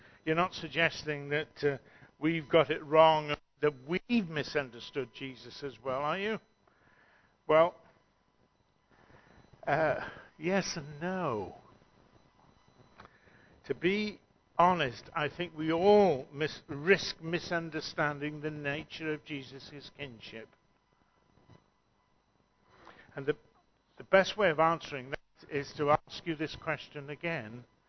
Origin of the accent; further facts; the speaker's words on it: United Kingdom; don't want to be smug as British people, but very often national leaders still rely on military might to maintain their power.